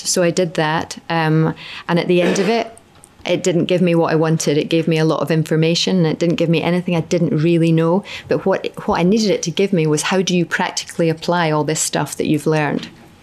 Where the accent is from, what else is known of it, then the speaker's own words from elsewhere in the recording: Scotland, United Kingdom; So I felt completely out of my depth as a female. And as a Scot probably as well.